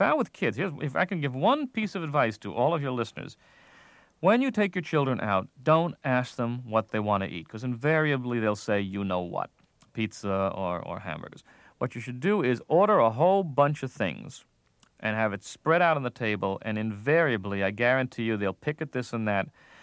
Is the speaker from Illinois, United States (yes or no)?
no; New York, United States; Well, at least once a week, I grew up in the Bronx, and at least once a week, we would go to this, at the time, combination pizzeria and Italian restaurant.